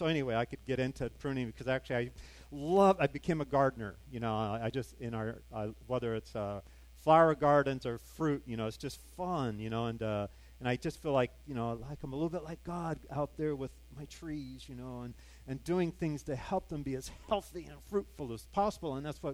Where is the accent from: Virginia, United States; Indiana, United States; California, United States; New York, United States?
California, United States; I grew up in California, you know, the fruit and nut basket of the world, and I'm the nut of the California.